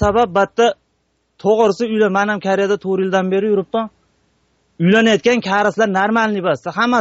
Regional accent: Namangan, Namangan Region, Uzbekistan; men o'zim Namanganlik basman, Farg'onalikman.

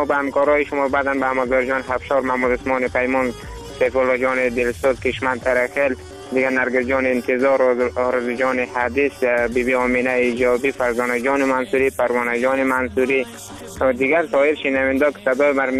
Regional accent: Afghanistan; همه ما شما افغان هستیم

